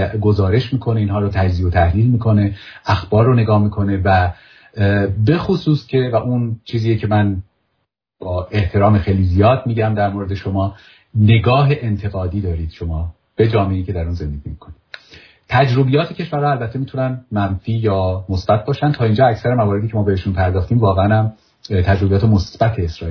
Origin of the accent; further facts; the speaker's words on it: Iran; من به عنوان یک ایرانی که کشور و مردم اسرائیل رو دوست دارم